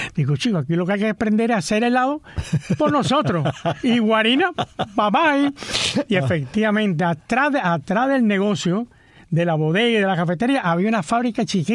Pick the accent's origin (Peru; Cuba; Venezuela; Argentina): Cuba; Guantánamo; born there; Yo nací en Guantánamo.